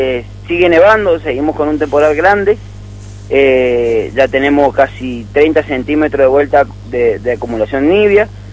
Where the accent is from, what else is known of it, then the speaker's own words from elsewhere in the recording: Puente del Inca, Mendoza, Argentina; yo me crié en Puente del Inca.